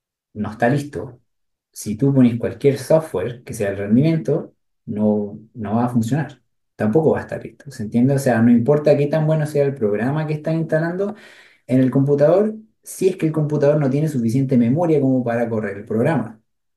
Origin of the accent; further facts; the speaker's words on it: Chile; yo tengo 32 años, soy chileno y he estado viajando y adquiriendo nuevas experiencias